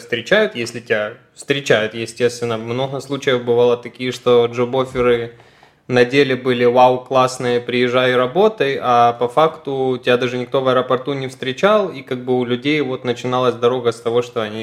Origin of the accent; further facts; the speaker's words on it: Dnipro, Dnipropetrovsk Oblast, Ukraine; born there; moved away; Я родился в Днепропетровске, Украина. Люблю свою родину